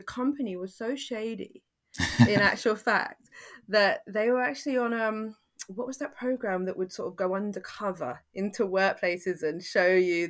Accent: Fulham, London, United Kingdom; So I grew up in Fulham.

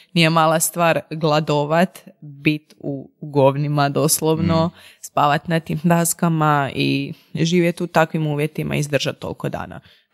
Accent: Croatia; dok kod nas u Hrvatskoj ono, izađeš iz

